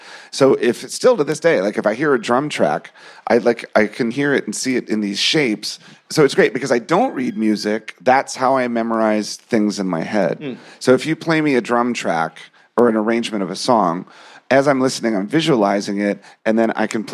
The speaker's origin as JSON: {"language": "English", "country": "United States", "tie": "born or raised there", "said": "We grew up outside of Washington, D.C."}